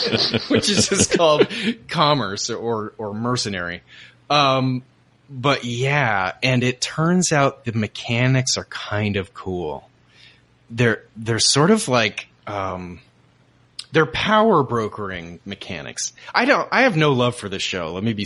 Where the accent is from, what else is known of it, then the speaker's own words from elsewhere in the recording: Bangor, Maine, United States; I grew up in Bangor, Maine, which is a tiny little like frontier town.